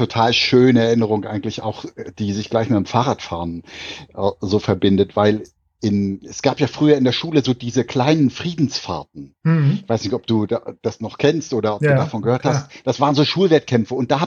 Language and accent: German; Kriewitz, Mecklenburg-Vorpommern, Germany; Also Mecklenburger durch und durch. Früher sagten wir Bezirk Schwerin. Aufgewachsen bin ich tatsächlich in Kriewitz.